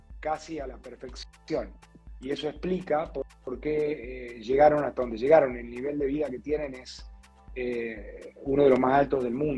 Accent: Argentina; Y pensándolo como argentino

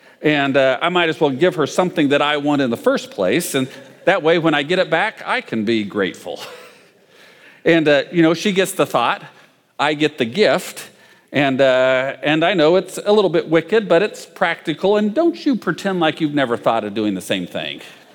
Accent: Hutchinson, Kansas, United States; When I was a child growing up in Hutchinson, Kansas, our pastor, the first one I remember, was the Reverend Paul Mattei.

